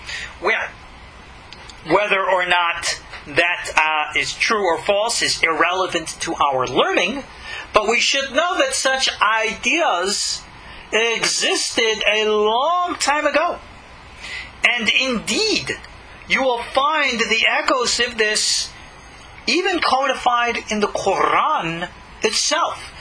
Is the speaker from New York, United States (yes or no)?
yes; New York, United States; As a teenager, I was victimized by a terrible evangelical group in my hometown on Long Island.